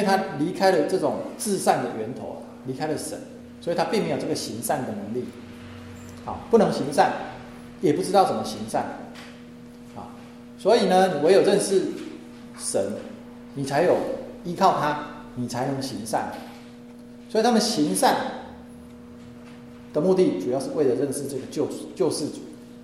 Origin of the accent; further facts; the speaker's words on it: China; 我们中国人对于积善之家必有余庆